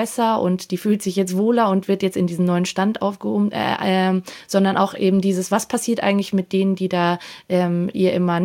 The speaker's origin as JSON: {"language": "German", "country": "Austria", "said": "ich als Österreicherin kenne das ja auch gut"}